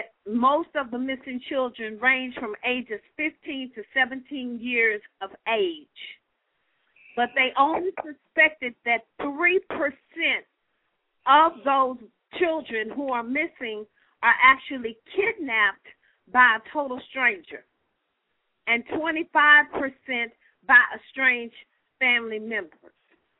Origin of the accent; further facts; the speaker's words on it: Houston, Texas, United States; He's in my hometown right now, cutting up, but he's running H-Town.